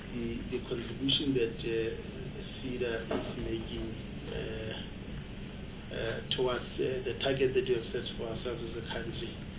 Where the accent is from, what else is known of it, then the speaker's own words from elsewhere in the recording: Kuruman, Northern Cape, South Africa; Because I come from Northern Cape, and in particular, Kuruman.